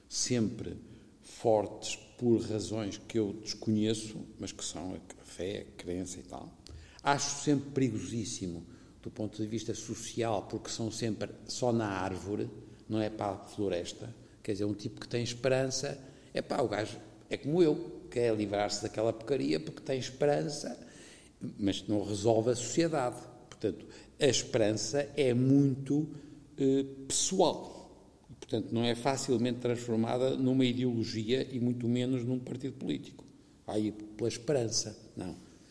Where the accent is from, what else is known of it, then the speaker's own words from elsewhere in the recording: Vila Praia de Âncora, Viana do Castelo, Portugal; Eu, como sou de Vila Praia da Âncora, passo lá muito.